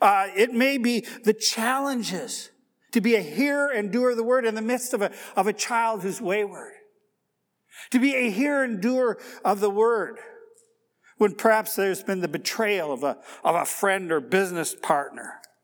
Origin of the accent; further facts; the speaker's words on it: Minnesota, United States; My mother, my father, growing up in Minnesota in the 60s and the 70s, it really was idyllic in a sense.